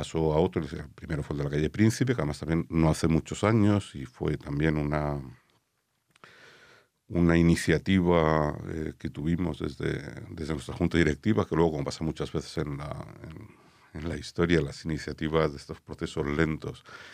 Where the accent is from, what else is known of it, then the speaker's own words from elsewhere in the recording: Madrid, Community of Madrid, Spain; born there; yo cuando nací en Madrid teníamos otra sinagoga, la calle Pizarro